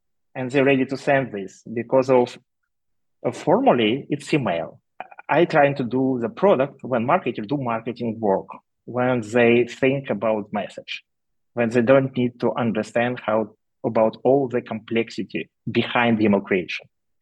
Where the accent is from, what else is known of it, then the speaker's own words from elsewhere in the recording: Ukraine; I'm from Ukraine initially